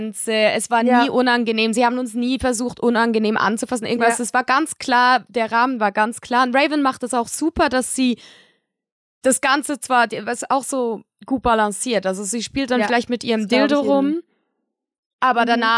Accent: Switzerland; weil ich bin Schweizerin

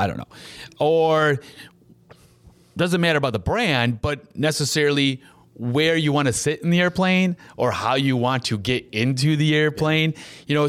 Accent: Midwest, United States; now in Las Vegas, United States; I'm coming from the Midwest, I'm down in Las Vegas, this is all brand new to me

